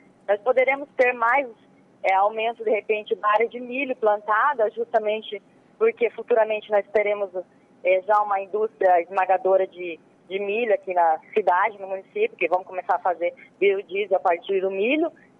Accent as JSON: {"language": "Portuguese", "country": "Brazil", "said": "É, que nem nós somos brasileiros, produtores e nunca desistimos"}